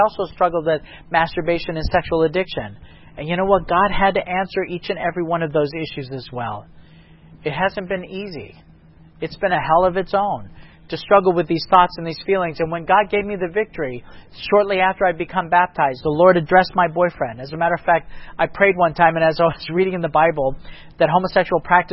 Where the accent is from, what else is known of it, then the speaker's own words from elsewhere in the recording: Ohio, United States; moved away as an adult; I remember at 20 years old, when I came to Florida, I moved to Florida from Ohio after I dropped out of Andrews.